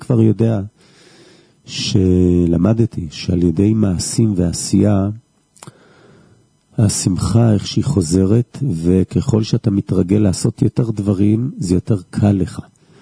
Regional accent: Jerusalem, Jerusalem District, Israel; כילד בשכונת פגי סנדריה.

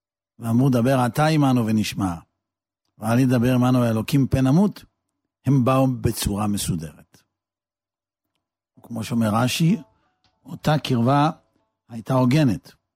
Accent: Netanya, Central District, Israel; כמדומני בכל אופן כך היה אצלנו בנתניה

